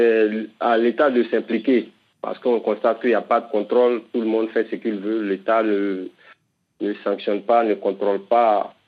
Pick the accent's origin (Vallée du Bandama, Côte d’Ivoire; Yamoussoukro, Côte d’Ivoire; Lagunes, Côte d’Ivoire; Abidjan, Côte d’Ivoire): Vallée du Bandama, Côte d’Ivoire; Bouaké; Chez nous, en Côte d'Ivoire, précisément à Bouaké, c'est vraiment très compliqué.